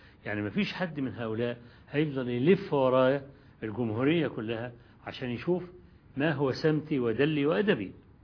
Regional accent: Egypt; لما بدأنا الدعوة عندنا في مصر

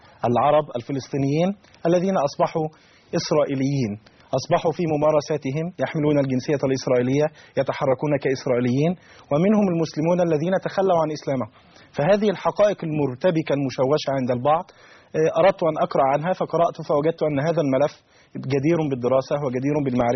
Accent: Monufia Governorate, Egypt; أنا من المنوفية طبعا، وأشرف بانتمائي لكلية الأداب جامعة المنوفية، ومن أهل المنوفية.

